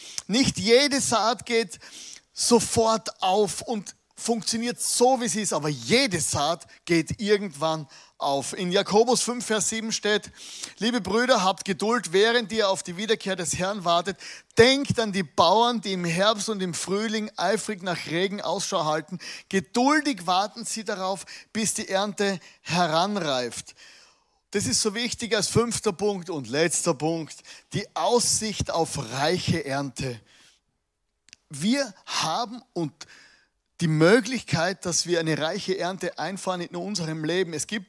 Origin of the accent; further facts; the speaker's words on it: Austria; Es ist schon schwierig, als Österreicher die Österreicher alle zu mögen.